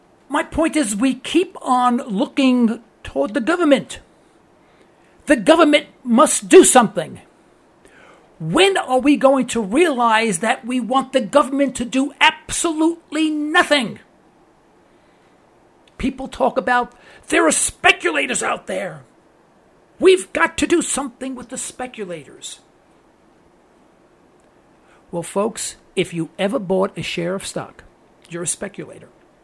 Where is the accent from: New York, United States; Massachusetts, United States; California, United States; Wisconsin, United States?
New York, United States; Harlem; accent: New York; he knew I came from Harlem. And I thought that was kind of neat. Now, I have an accent from New York, but I don't have a black accent